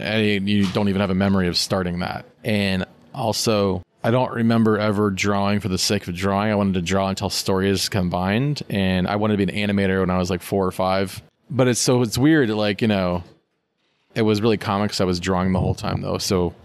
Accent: Dayton, Ohio, United States; Like, no, I grew up in I was born in Dayton, Ohio.

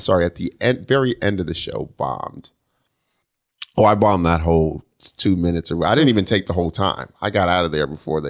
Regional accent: Denver, Colorado, United States; now in New York, United States; I'm from Denver, so I'm fresh off the damn Frontier Airlines flight from Denver.

